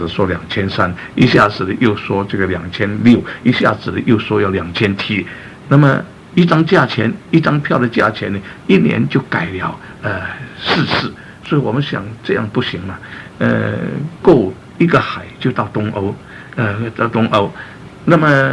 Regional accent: China; 他看见我们是中国人，因为船只有我们是中国人

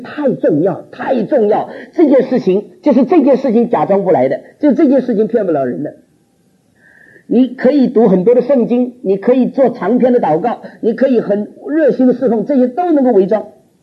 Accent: China; 哎呀，我们中国人说句话，自知之明啊

